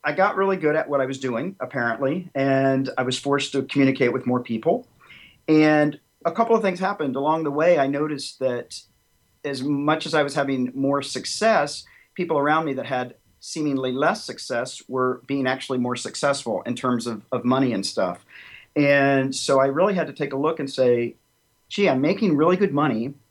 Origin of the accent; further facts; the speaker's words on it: Tennessee, United States; you know, I grew up in Tennessee, and I decided that I wanted to be an accountant